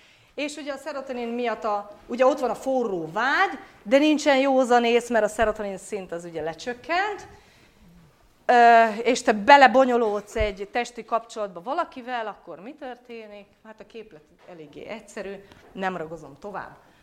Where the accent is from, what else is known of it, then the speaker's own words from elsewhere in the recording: Transylvania, Romania; ugye erdélyi vagyok, románul azt jelenti, hogy te fiú